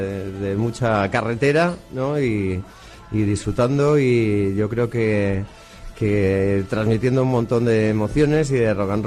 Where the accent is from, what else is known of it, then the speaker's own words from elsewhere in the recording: Valladolid, Castile and León, Spain; Somos de Valladolid y aquí lo fabricamos